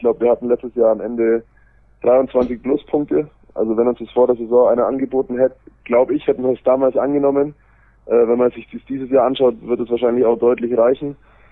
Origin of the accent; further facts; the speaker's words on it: Augsburg, Bavaria, Germany; born there; now in Erlangen, Germany; Dann ist es natürlich so, dass ich gebürtig aus Augsburg komme. Das ist mit dem Auto 1,5 Stunden von Erlangen entfernt.